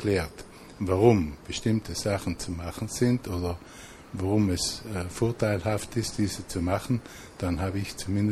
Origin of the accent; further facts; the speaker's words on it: Trentino-Alto Adige, Italy; bei uns in Südtirol sind wir da etwas weiter